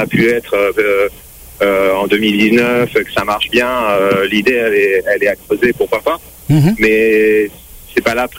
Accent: French Polynesia; encore plus chez nous en Polynésie

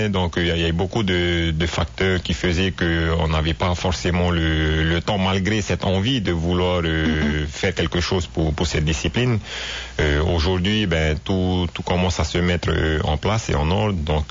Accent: Tahiti, French Polynesia; qu'on puisse l'avoir chez nous à Tahiti, c'est formidable

